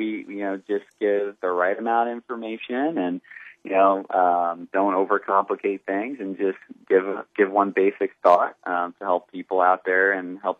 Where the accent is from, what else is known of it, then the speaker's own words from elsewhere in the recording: Hamilton, New York, United States; I grew up in New York, the state of New York, central New York, in fact. A small town called Hamilton, where Colgate University is.